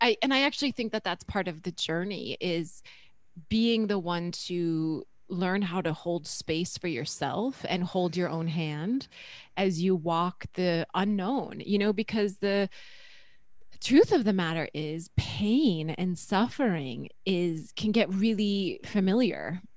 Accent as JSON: {"language": "English", "region": "North Dakota", "country": "United States", "tie": "born or raised there", "said": "I grew up in North Dakota, but when I moved from where I grew up"}